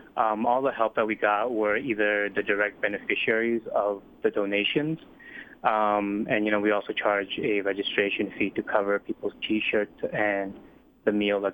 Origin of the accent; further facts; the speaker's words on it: Boston, Massachusetts, United States; I'm from Boston, I'm actually just visiting Alaska.